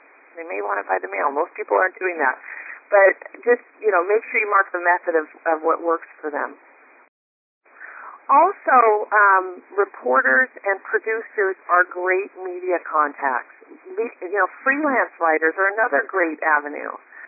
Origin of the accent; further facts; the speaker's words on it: Spokane, Washington, United States; We're both from Spokane, Washington. So in my notes, I'll write Spokane, Washington, so that I can easily connect with him at that level. Hey … from Spokane.